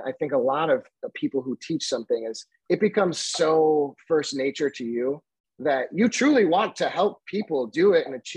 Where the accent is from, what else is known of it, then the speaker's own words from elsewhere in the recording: Beloit, Wisconsin, United States; One of the richest women in the world lives in my hometown. Now she's an amazing, incredible person who has revitalized our city, like truly revitalized our city, Beloit, Wisconsin.